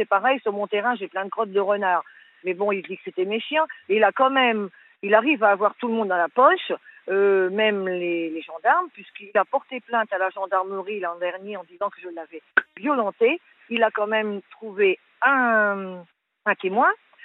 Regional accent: Conches, France; born there; Moi, bon, je suis née à Conches

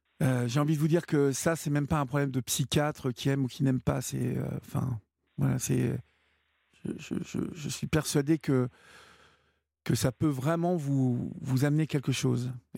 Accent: Évreux, Normandy, France; C'est exactement, comme je suis d'Evreux

